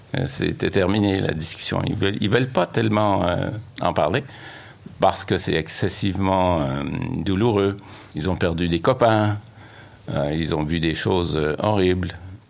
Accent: Quebec, Canada; born there; Je suis né au Québec.

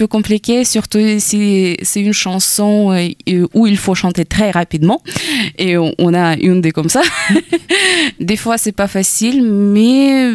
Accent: Dnipro, Dnipropetrovsk Oblast, Ukraine; now in France; ma mère toujours habite là-bas, à ma ville natale qui s'appelle Dnipro, c'est seulement 5 km de la frontière de la guerre

